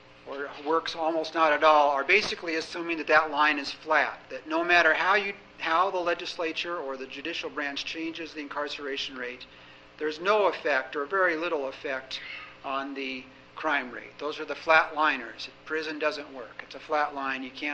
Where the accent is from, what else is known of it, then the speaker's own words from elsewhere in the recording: Olympia, Washington, United States; In Olympia, the state capital, my hometown, we have 14 Starbucks stores.